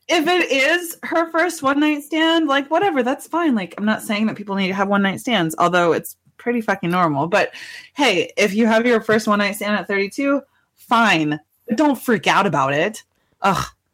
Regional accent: Montana, United States; I say that as a Montanan where we have our own problems, but.

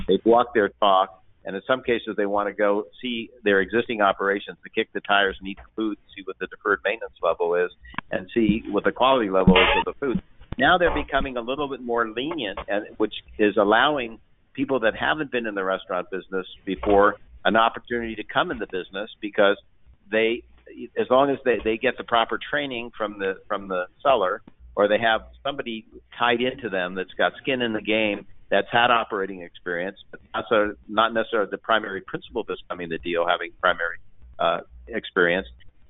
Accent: San Francisco, California, United States; In fact, you know, I was raised in San Francisco, and that's where I started my business brokerage business

